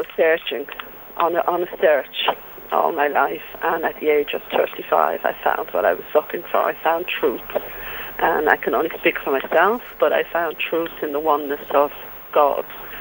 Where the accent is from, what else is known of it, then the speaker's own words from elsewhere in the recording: Ireland; being obviously an Irish born and bred person myself